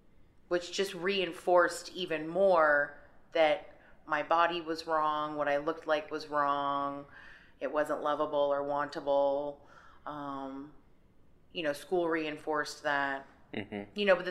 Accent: Seattle, Washington, United States; Well, when I was looking back at like a lot of the shows I watched growing up, I realized how white a lot of it was.

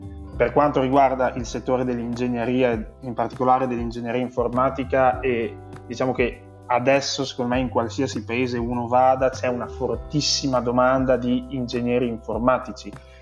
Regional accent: Emilia-Romagna, Italy; io che sono dell'Emilia Romagna e voi che siete lombardi

